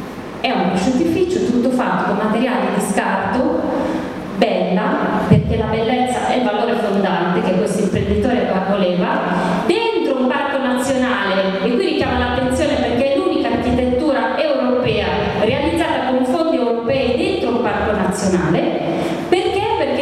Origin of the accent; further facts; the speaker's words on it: Naples, Campania, Italy; Questa è la battuta da napoletano verace.